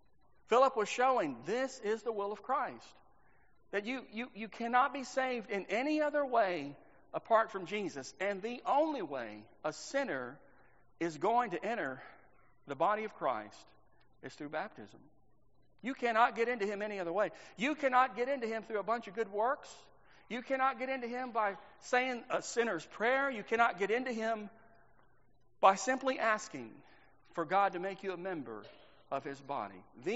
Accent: Texas, United States; This is stuff I grew up with in Texas.

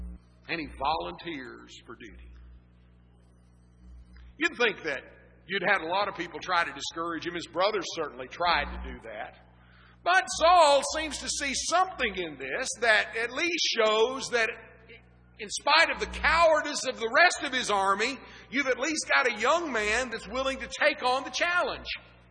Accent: Texas, United States; Maybe it's because I'm a Texan, I think that way.

